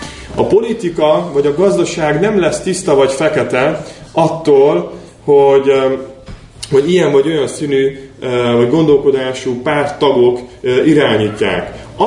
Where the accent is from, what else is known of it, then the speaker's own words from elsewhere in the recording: Hungary; Persze magyarok vagyunk, Magyarországon élünk, itt van állampolgári jogunk, de nem miénk ez a föld.